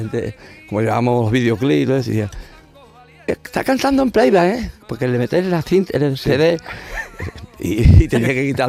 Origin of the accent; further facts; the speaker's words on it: Los Palacios y Villafranca, Andalusia, Spain; de los palacios soy y andaluz yo me siento.